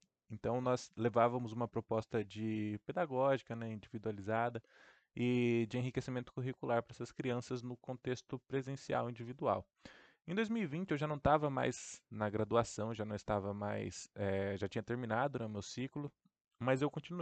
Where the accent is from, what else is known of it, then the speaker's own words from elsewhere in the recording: Bauru, São Paulo, Brazil; eu tenho 24 anos de idade, sou natural de Bauru, no interior de São Paulo, e foi aqui mesmo nessa cidade onde eu conquistei meus diplomas de bacharelado e licenciatura em Ciências Biológicas, né, pela Unesp de Bauru.